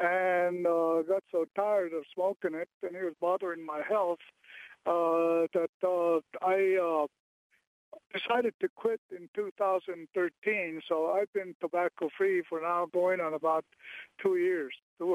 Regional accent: Taos, New Mexico, United States; I'm from Taos, Pueblo.

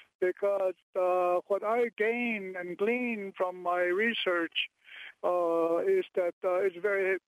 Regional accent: Taos, New Mexico, United States; I'm from Taos, Pueblo.

